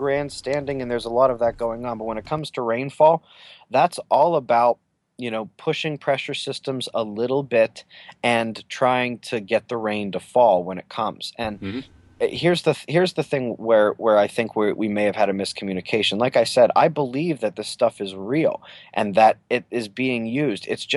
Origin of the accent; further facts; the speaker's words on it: Pittsburgh, Pennsylvania, United States; Yeah, I wish I could say I followed football as much as I used to, especially because I'm from Pittsburgh.